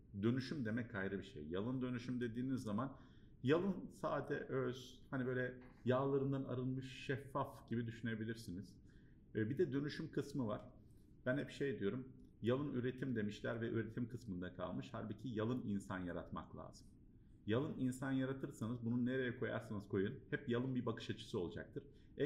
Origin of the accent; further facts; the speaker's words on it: Bafra, Samsun, Turkey; also born or lived in Germany; Samsun Bafralıyım, Almanya doğumluyum.